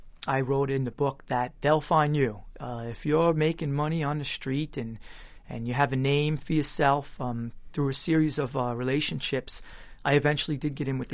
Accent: Flushing, New York, United States; I grew up in Queens, in Flushing specifically, and I did have a very good upbringing.

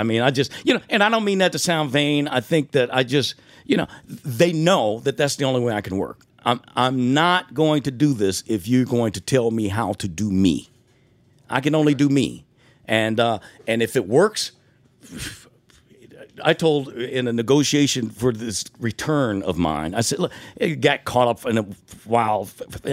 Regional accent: Detroit, Michigan, United States; I mean, growing up in Detroit, I mean, I played all that stuff on the radio, man.

